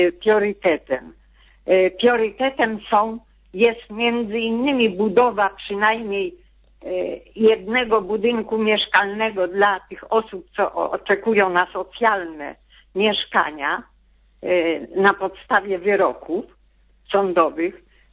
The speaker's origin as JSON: {"language": "Polish", "town": "Lublin", "region": "Lublin Voivodeship", "country": "Poland", "tie": "born or raised there", "said": "Jestem lublinianką, chociaż w tej chwili nie telefonuję z Lublina. Jestem tu urodziny."}